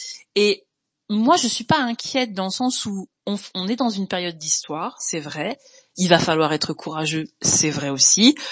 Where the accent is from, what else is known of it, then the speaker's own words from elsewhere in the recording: Belgium; parce que moi aussi je suis belge.